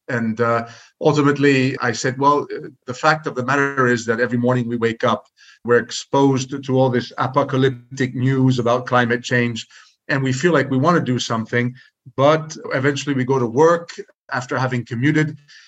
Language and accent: English; New York, United States; born there; I was born in New York of a French mother, a Hungarian father. I, in that sense, consider myself a French-Hungarian. However, obviously, having been born in the United States